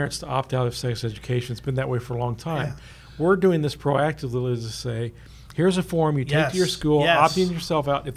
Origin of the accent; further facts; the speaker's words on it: Paris, Illinois, United States; born there; rural Illinois, where I was born in Paris, Illinois.